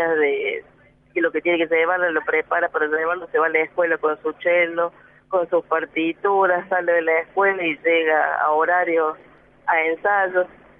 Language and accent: Spanish; Bunquillo, Córdoba, Argentina; nosotros que somos de Bunquillo, lo que es el traslado de los chicos... Bueno, tienen que venir a Córdoba